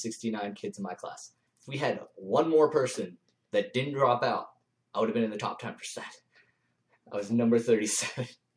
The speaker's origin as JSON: {"language": "English", "region": "Virginia", "country": "United States", "tie": "born there", "said": "No, I was born in Virginia."}